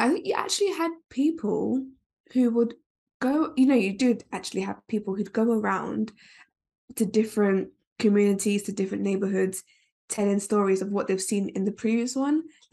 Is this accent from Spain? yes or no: no; England, United Kingdom; I was born, my nationality, I was born and raised in England, in the UK.